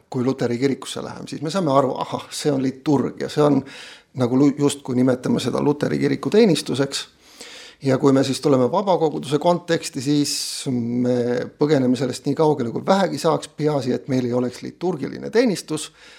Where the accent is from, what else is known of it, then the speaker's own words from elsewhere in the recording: Kohila, Rapla County, Estonia; also born or lived in Pärnu; Mina sündisin pastori peres Pärnu Metodisti koguduse keskel. Sealt kolisime Kohilasse, usule tulin Kohila Baptisti koguduses.